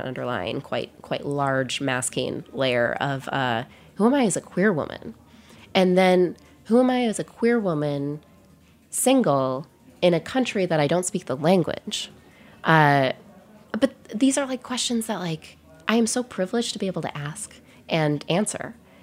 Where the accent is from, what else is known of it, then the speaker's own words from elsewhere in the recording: Wisconsin, United States; now in New York, United States; When I moved from Wisconsin to New York, it was a very big shift in culture.